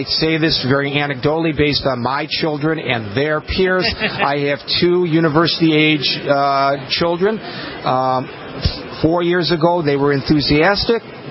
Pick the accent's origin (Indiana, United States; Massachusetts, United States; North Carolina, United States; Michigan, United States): Michigan, United States